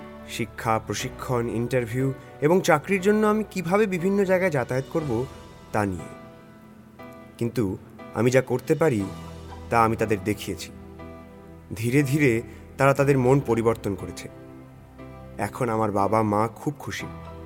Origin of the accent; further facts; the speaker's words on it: Uttar Pradesh, India; আমি উত্তরপ্রদেশের সোনাভদ্র জেলা থেকে … আমার বাড়ি একটা গ্রাম্য এলাকাতে।